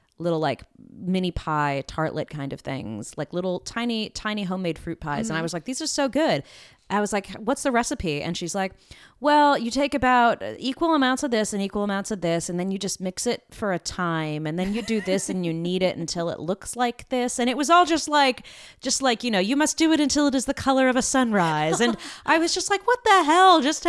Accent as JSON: {"language": "English", "town": "Burbank", "region": "California", "country": "United States", "tie": "born or raised there", "said": "because I grew up in LA. I mean, I grew up in Burbank, which is LA, but also isn't LA."}